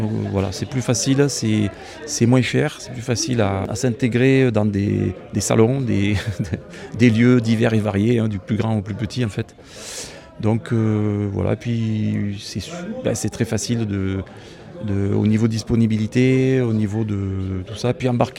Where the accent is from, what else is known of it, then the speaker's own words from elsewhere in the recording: Les Plantiers, Occitanie, France; Du Gard, des Cévennes gardoises, un petit village qui s'appelle Les Plantiers.